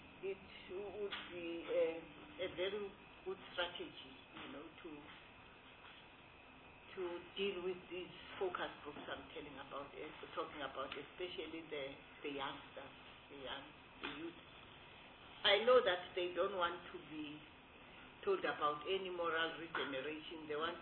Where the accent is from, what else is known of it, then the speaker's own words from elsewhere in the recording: Gauteng, South Africa; I'm just bothered because I come from Gauteng.